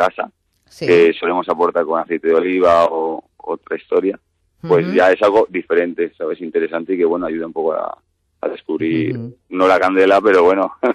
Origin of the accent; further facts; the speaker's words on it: Valencian Community, Spain; Dicen que son de Villarreal, pero yo soy valenciano.